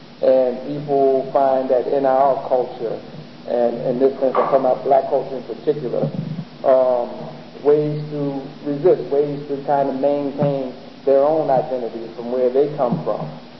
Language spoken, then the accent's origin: English; New Jersey, United States; New York, New Jersey, because I'm basically from New Jersey.